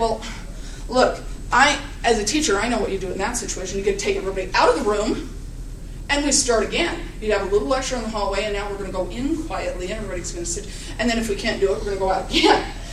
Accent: Bloomington, United States; the ward that I was in when I was growing up in Bloomington

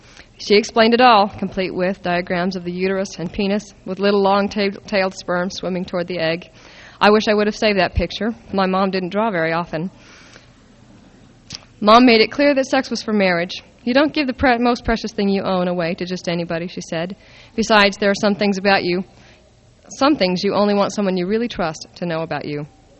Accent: Alpine, Utah, United States; Speaking of rural characters, I grew up in Alpine, Utah. That's my hometown, and that's where I learned most of my attitudes and mores regarding sex.

